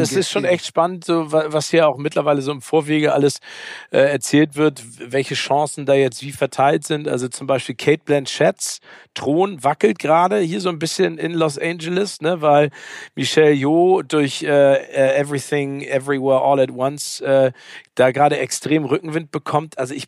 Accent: Hamburg, Germany; als Hamburger geht einem so eine Serie wie Luden ja vielleicht noch ein bisschen näher, weil man das ja auch jetzt seit ein paar Jahrzehnten lebt.

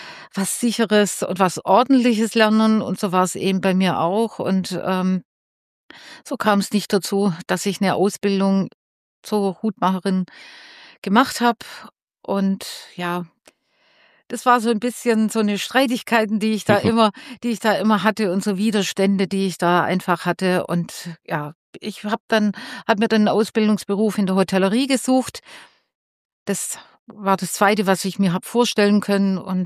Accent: Herrenberg, Baden-Württemberg, Germany; born there; Ich komme gebürtig aus Herrenberg.

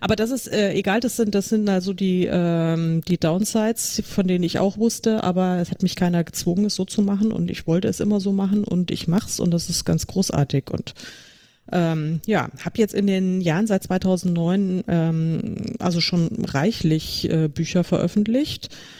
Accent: Frankfurt, Hesse, Germany; Das ist so meine Heimat. Außerdem ist Frankfurt total praktisch, weil man ganz schnell eigentlich überall ist, weil es so schön mittig liegt und also verkehrsgünstig.

